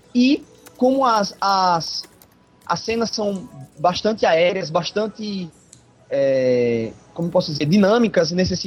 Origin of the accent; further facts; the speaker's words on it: Northeast Region, Brazil; Eu sou nordestino, rapaz.